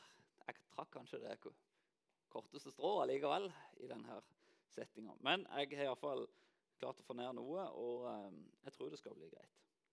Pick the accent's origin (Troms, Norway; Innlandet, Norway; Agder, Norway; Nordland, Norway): Agder, Norway; Lyngdal; Så hver gang jeg hjemme i Lyngdal, så får jeg liksom høre at du snakker så rart … Og det hører jeg ikke selv. Men når jeg hører hvordan de snakker i Lyngdal, så ser jeg jo at jeg snakker jo ikke sånn lenger.